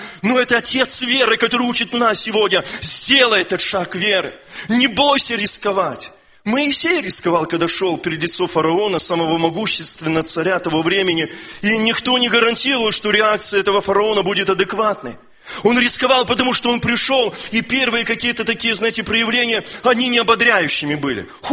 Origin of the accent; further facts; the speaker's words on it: Belarus; К сожалению, я сам белорус, но нам свойственно менталитету нашему.